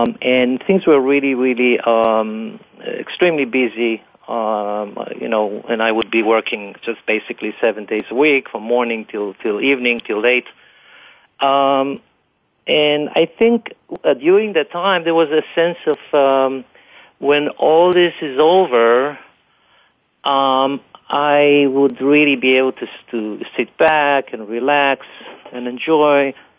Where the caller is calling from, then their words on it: Teaneck, New Jersey, United States; Hi, I'm calling from Teaneck, New Jersey.